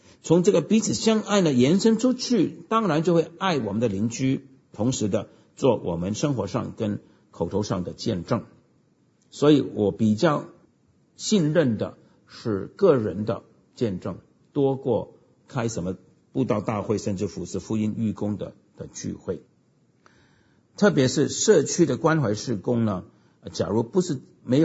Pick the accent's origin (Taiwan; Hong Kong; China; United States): United States; 那我们美国人的